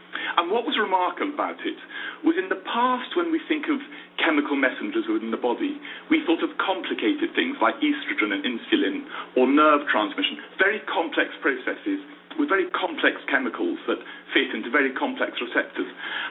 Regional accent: Edinburgh, Scotland, United Kingdom; I'm from Edinburgh. Worst news, that's even Edinburgh.

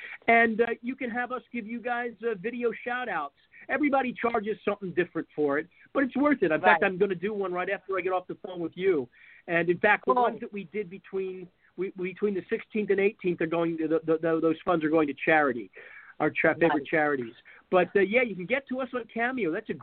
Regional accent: Lancaster, Pennsylvania, United States; I'm originally from Lancaster.

